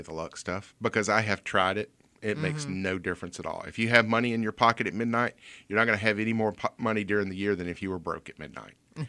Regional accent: Mobile, Alabama, United States; Mobile is my home because I grew up here. I live here now. But my hometown is Nashville because that's what fits my heart.

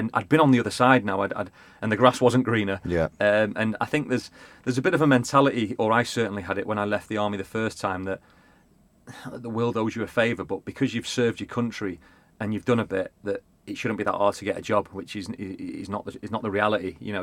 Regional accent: Blackpool, North West England, United Kingdom; accent: Blackpool; My dodgy Blackpool accent.

